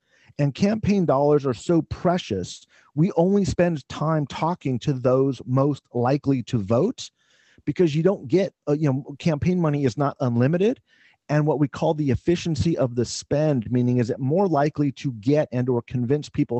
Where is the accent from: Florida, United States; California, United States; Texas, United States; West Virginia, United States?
California, United States; a lot of that is just being a Californian and seeing some of these districts